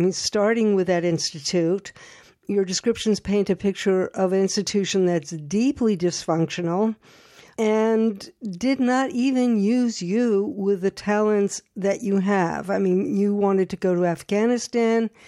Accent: United States; as an American who cares deeply about this country

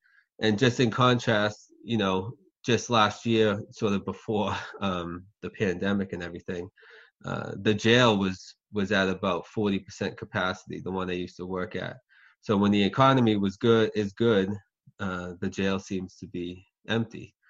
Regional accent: Lowell, Massachusetts, United States; And so I grew up in Lowell, Massachusetts, which is very diverse.

